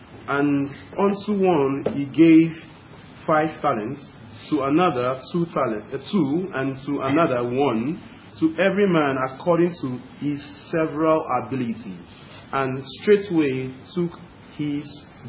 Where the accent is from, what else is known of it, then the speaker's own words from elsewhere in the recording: Nigeria; I hope you can understand my accent. I know I'm a Nigerian.